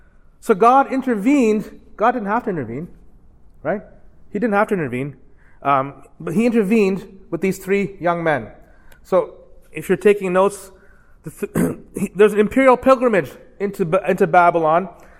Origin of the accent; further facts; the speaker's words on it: Canada; I'm a Canadian. I didn't have AP World History.